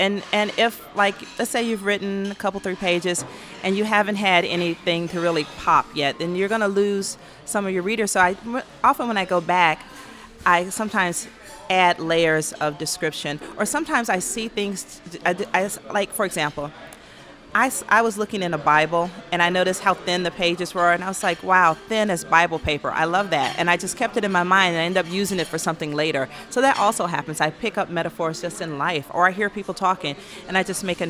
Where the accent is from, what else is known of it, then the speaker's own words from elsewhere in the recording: Atlanta, Georgia, United States; I would say almost everything I write, Dr. King keeps coming back. I'm from Atlanta. That's Dr. King's hometown.